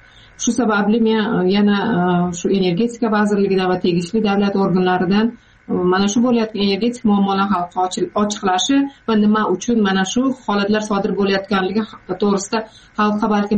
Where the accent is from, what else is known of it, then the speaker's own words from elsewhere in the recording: Jizzakh Region, Uzbekistan; Bolalik Jizzaxda katta bo'lganmiz, Zardor tumanida.